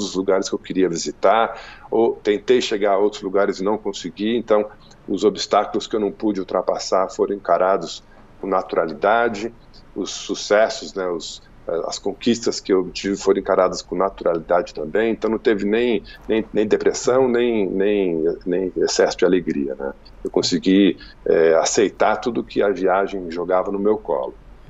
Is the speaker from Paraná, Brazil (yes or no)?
no; São Paulo, Brazil; born there; Eu estou falando de São Paulo, onde eu nasci, o bairro que eu nasci, no Tucuruvi.